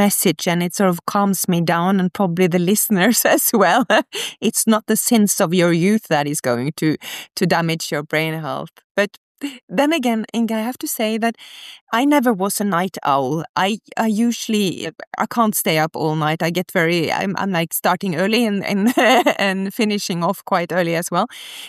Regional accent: Norway; I come from Norway.

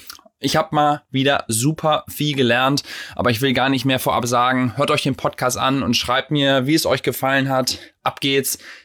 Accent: Vechta, Lower Saxony, Germany; Witzigerweise bin ich in der Nähe von dir auch aufgewachsen, etwas später dann vielleicht, aber meine Eltern sind in Hamburg geboren und bin ich in Vechta groß geworden, das ist sozusagen zwischen Bremen und Osnabrück.

